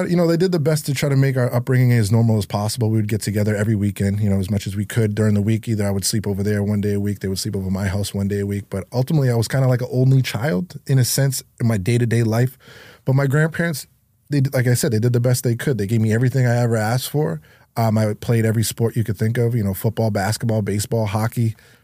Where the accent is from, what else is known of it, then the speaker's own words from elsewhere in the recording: Lowell, Massachusetts, United States; So no, I was born and raised in Lowell, like, you know, we spoke about, but I was raised by my grandparents.